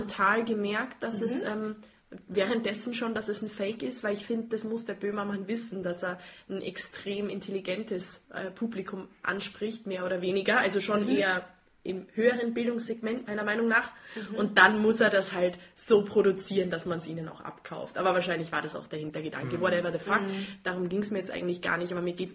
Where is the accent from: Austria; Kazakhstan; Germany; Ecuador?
Austria; Klar ist das meine Kultur und klar feiere ich den Dialekt, den bayerischen genauso wie den österreichischen, ja, und kann über den Schmäh lachen. Ja. Das ist klar, das sind meine Wurzeln, das ist, wo ich herkomme